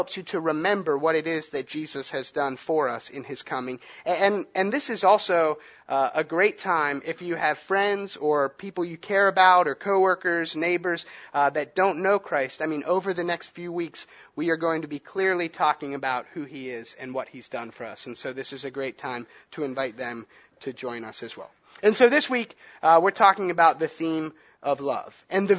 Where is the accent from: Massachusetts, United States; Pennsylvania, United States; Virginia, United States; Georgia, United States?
Pennsylvania, United States; Pittsburgh; Where I grew up in Pittsburgh, we were really close to this place